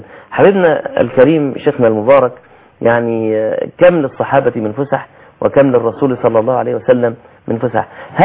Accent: Egypt; في بعض الناس من سكان الأماكن الراقية عندنا في مصر

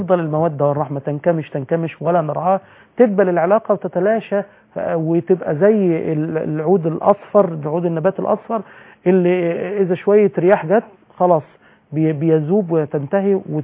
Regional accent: Egypt; واحنا بطبيعتنا كعرب او كمصريين

